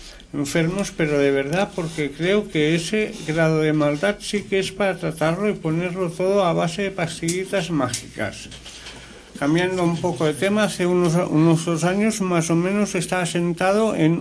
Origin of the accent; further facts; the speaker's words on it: Argentina; now in Alicante, Spain; Les escribo desde Alicante. Soy argentino y hace ya 10 años que vivo en España.